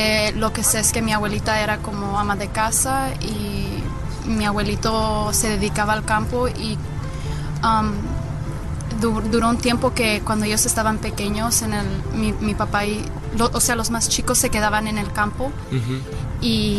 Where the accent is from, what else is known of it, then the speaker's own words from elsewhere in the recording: Los Angeles, California, United States; born there; Nací en Los Ángeles.